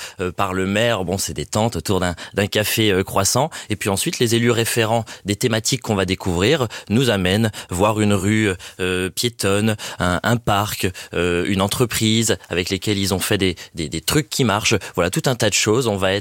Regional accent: Grand Est, France; je suis un peu chauvin, je viens de Haute-Marne

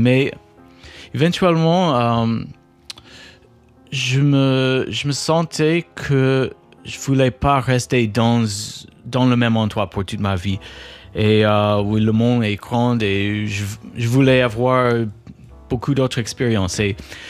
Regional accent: Chicago, Illinois, United States; French is a second language; Et pour moi, en grandissant à Chicago avec beaucoup de musiciens qui jouaient à la fois du jazz et du rock et du hip-hop, pour moi, c'est un peu naturel.

